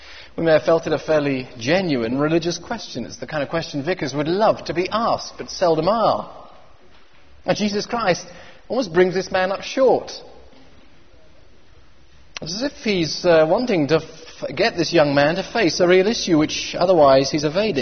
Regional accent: Oxford, South East England, United Kingdom; I grew up in Oxford, and nearby where we lived was a covered shopping centre.

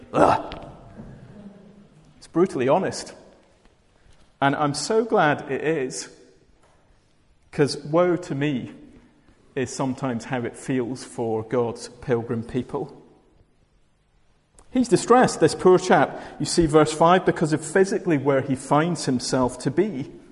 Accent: Glasgow, Scotland, United Kingdom; So I grew up in Glasgow for the first few years of my life

